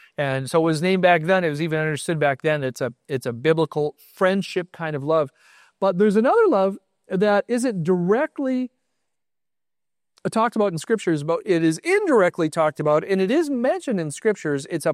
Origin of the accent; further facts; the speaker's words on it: United States; I'm an American, and that's the way it goes. We smile here.